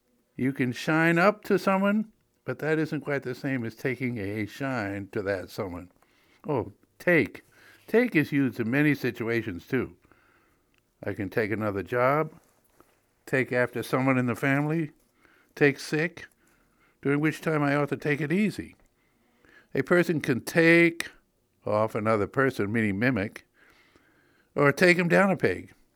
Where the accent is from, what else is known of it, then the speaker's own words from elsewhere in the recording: Vanceboro, Maine, United States; But from Prout's Neck, we went up to Inland Vanceboro, my hometown